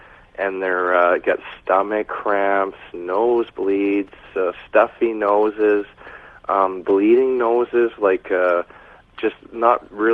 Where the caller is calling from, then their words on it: British Columbia, Canada; I'm calling from the Fraser Valley in British Columbia.